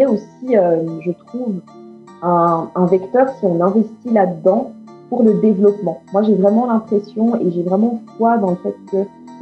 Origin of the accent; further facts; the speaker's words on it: Angola; je suis angolaise d'origine, mais je viens du nord, des Bas-Congo, en fait. Mes parents ont vécu aussi au Congo